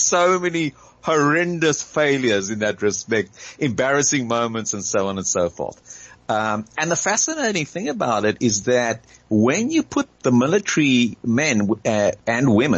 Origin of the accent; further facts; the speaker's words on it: Hermanus, Western Cape, South Africa; And my friends used to laugh at me at Herzliya School because they would say, you're from Hermanus. That means that you're a Sabra.